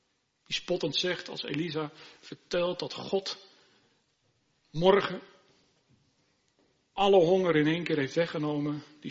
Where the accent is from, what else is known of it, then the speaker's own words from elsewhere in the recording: Harderwijk, Gelderland, Netherlands; We zijn opgegroeid in Harderwijk, plaats die in de zomer allerlei Duitse toeristen trok.